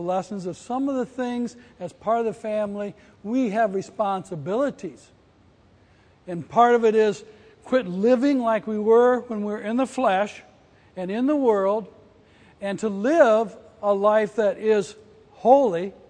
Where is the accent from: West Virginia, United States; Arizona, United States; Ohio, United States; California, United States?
West Virginia, United States; I said, we're West Virginia. I said, we're probably cousins.